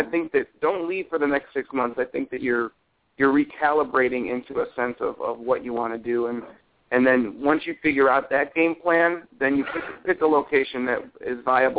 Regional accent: Cleveland, Ohio, United States; I grew up in Cleveland, so I understand how people don't want you to leave Ohio.

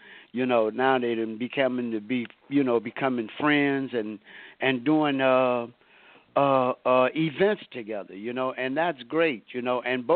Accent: Lake Charles, Louisiana, United States; It's people from even my hometown, Lake Charles, Louisiana.

